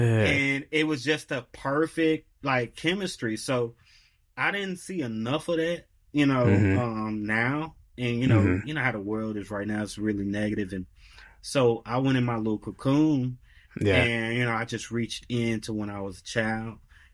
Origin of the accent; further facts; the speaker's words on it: North Carolina, United States; also born or lived in Arkansas; So I'm originally from Arkansas, born in Arkansas, you know what I'm saying? But moved to North Carolina when I was about 10 or 11, you know?